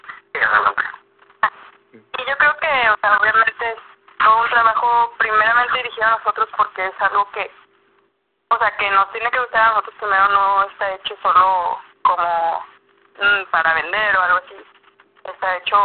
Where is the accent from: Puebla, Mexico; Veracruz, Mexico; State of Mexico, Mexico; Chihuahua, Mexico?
Chihuahua, Mexico; Ciudad Juárez; nosotros somos de Juárez, El Paso, o sea, somos de la frontera. Yo vivo en Juárez y Elvis vive en El Paso, pero ahí nos estamos cruzando.